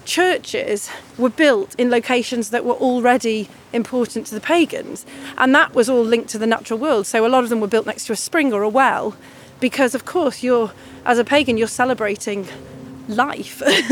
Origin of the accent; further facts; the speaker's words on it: Wales, United Kingdom; first language Welsh; my dad was from Kent, my mum was from Derby, and but I, when I was about three, they moved to North Wales, and so really that's Wales was what I knew.